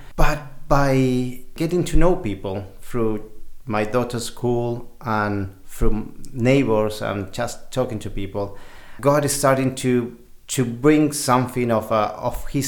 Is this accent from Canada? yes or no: no; Argentina; English is a second language; moved away as an adult; now in England; I'm from Argentina. My wife and I moved into England in 2014